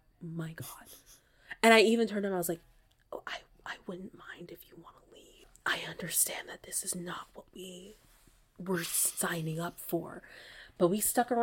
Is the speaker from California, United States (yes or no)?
yes; California, United States; I'm from California. That's where I was born and raised.